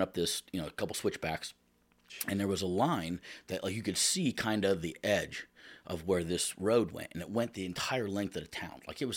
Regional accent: Shamokin, Pennsylvania, United States; Yeah, so I'm from Shamokin, Pennsylvania.

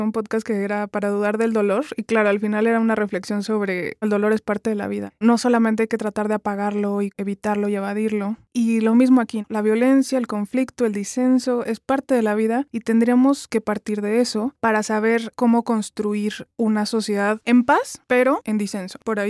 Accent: Mexico; Pero yo como mexicana, al escuchar esto, pienso

